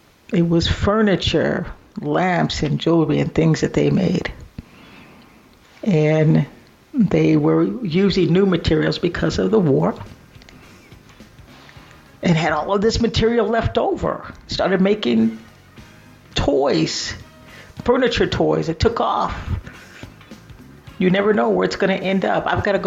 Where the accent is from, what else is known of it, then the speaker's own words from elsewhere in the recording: Midwest, United States; I'm originally from the Midwest.